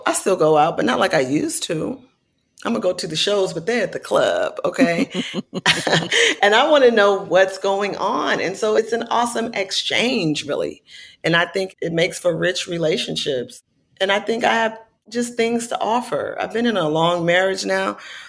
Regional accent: Oakland, California, United States; There's a piece about … from my hometown.

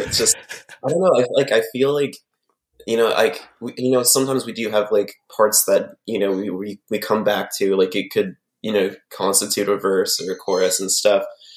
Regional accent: Arizona, United States; Probably when I was like, I must have been like 3 or 4. We moved when I was a really little kid.

